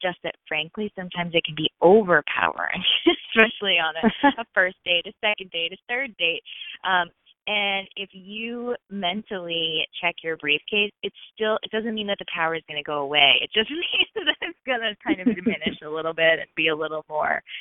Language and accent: English; Boston, Massachusetts, United States; also born or lived in New York, United States; and I was living in New York at the time, but I'm from Boston, too.